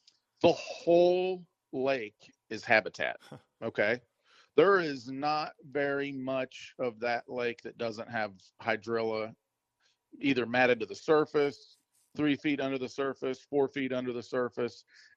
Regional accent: Maryland, United States; now in Florida, United States; A lot of people say that, and maybe it's from growing up in Maryland, or I don't know what it is.

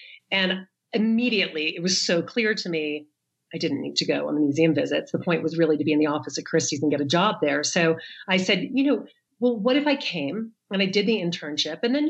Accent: the South, United States; I mean, I grew up in the South. The idea was that I was going to get married

